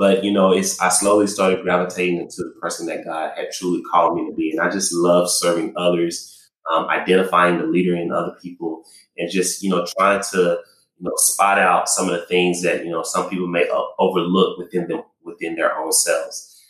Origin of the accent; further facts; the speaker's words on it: Texas, United States; moved away; So I'm from Texas, and when I moved here, I never experienced an NFL football game, right?